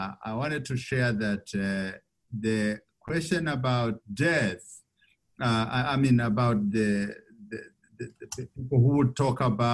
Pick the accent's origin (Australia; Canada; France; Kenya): Kenya; now in Richmond, United States; I come from Kenya and I'm here now in Richmond, Indiana at Allen School of Religion. It's a Quaker school.